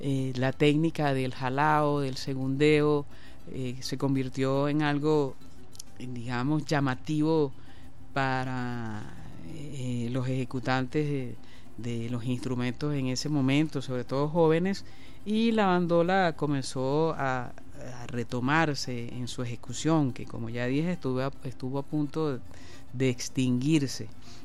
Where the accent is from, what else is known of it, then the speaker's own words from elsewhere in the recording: Venezuela; como pueblo, como gente, como venezolanos